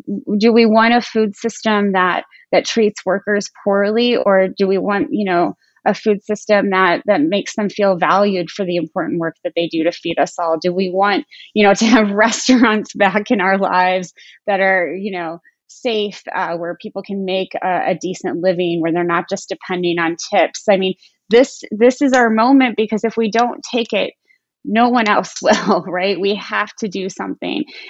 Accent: Defiance, Missouri, United States; When I was about 10, so I grew up in Defiance, Missouri, and I didn't know that we were, you know, lower middle class.

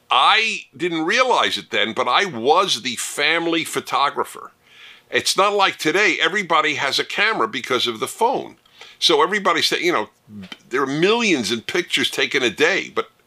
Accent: Brooklyn, New York, United States; I grew up in Brooklyn.

